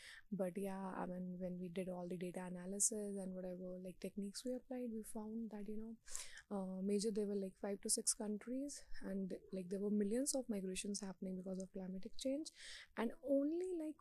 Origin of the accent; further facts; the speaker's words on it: India; English is a second language; now in United States; I'm a MS Data Science student in University of Colorado, and I'm from India.